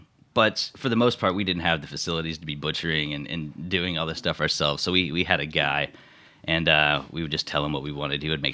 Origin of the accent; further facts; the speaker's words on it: Houston, Texas, United States; also born or lived in San Antonio; I'm from Houston, Texas.